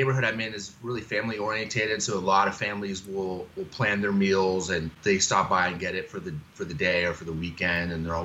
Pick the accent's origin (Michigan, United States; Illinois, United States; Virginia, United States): Virginia, United States; Alexandria; also born or lived in California / Georgia; Yeah, I grew up in Virginia. That's where I was born. I was born in Alexandria and then moved to California when I was about 2 and lived in San Jose, Santa Clara until I was 11.